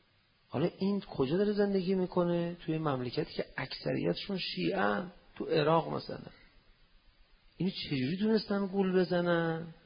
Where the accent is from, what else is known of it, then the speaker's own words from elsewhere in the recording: Iran; پرسید شما اهل کجا هستی؟ گفتم ایران. و چه مذهبی داری؟ شیعه.